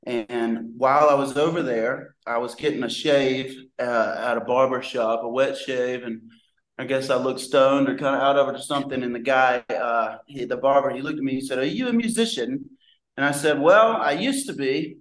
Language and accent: English; Mississippi, United States; and I'm from the Delta, and they're from Crystal Springs, so we called it Delta Springs.